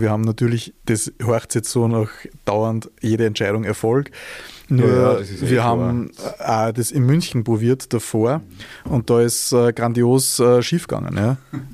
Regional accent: Austria; wenn du als Österreicher da hinkommst, schwierig, ja.

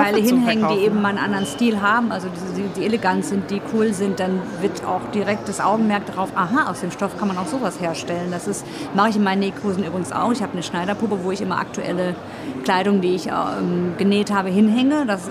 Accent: Düsseldorf, North Rhine-Westphalia, Germany; Ich komme jetzt aus Düsseldorf

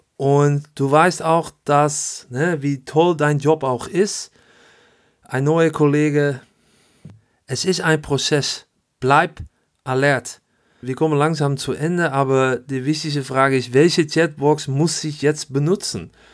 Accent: Netherlands; German is a second language; now in Düsseldorf, Germany; liebe Grüße aus Düsseldorf und natürlich, naja, ich bin ein Holländer.

